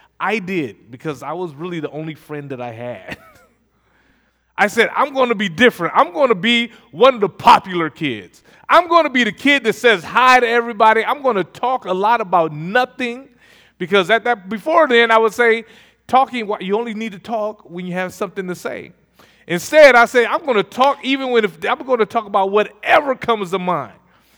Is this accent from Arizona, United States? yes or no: no; Toledo, Ohio, United States; I was born and raised in Toledo, Ohio. My wife and I both were raised in Toledo, Ohio.